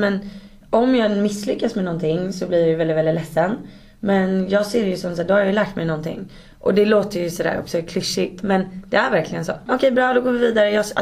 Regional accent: Saltsjöbaden, Stockholm County, Sweden; Jag är uppvuxen i Saltis då, som jag sa.

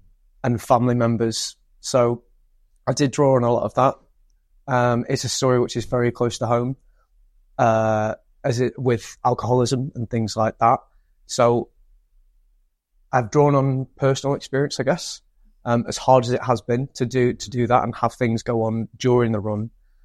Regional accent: Stoke-on-Trent, West Midlands, United Kingdom; I'm from the wrong side of the Pennines, apparently. I'm from Stoke. So again, very working class family. My dad's a builder. My mum has done every job under the sun. We lived in a mining cottage in a little village in the middle of nowhere.

